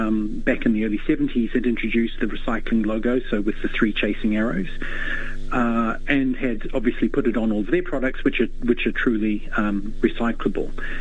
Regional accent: New Zealand; now in Australia; certainly as a New Zealander living in Australia, I think Australia generally does an excellent job.

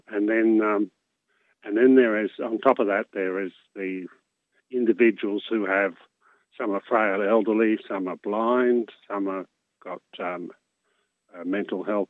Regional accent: Glebe, New South Wales, Australia; But when it comes to being in your backyard, and I'm from Glebe, I think it's important that we stand up for the people who are our neighbours

